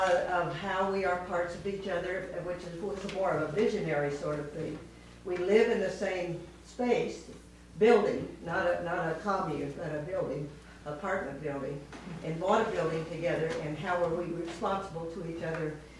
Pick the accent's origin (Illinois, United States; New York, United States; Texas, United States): Illinois, United States; Chicago; Out of Holden, I'm from Chicago.